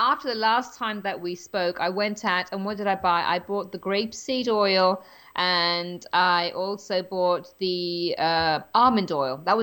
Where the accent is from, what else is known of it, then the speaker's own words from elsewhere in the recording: England, United Kingdom; But, you know, I'm from England, so I drink my tea nice and strong